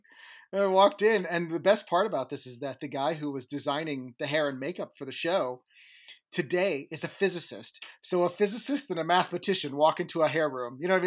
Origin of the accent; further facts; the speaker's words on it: Chicago, Illinois, United States; I was born and raised in Chicago in the 70s. I'm the first person on my father's side of the family born in the United States.